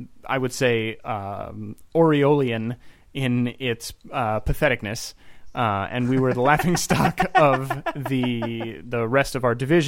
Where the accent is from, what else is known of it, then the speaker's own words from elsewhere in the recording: Alexandria, Virginia, United States; I'm from Alexandria, Virginia, and I became a baseball fan because my dad was a huge Cal Ripken fan